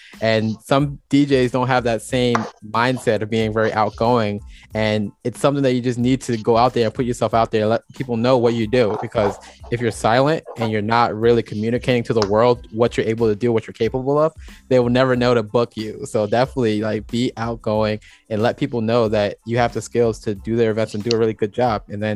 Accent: New Jersey, United States; I'm also from Jersey and I'm in a fraternity.

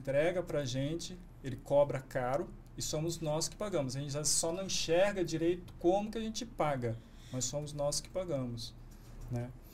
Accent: Rio de Janeiro, Brazil; Eu nasci no Rio de Janeiro, vivi lá a minha infância. Um japonês no Rio de Janeiro já é uma coisa meio diferente.

